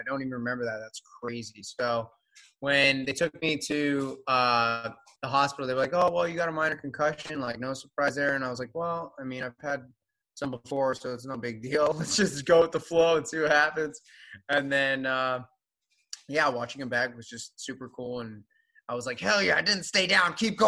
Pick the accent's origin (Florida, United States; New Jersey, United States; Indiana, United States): Florida, United States; now in Los Angeles, United States; I'm from Florida, but I live in LA now.